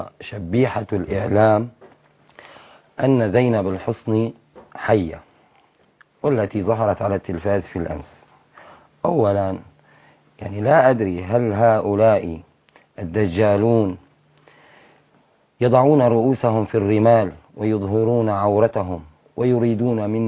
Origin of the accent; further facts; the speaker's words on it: Homs, Homs Governorate, Syria; وأنا ابن مدينة حمص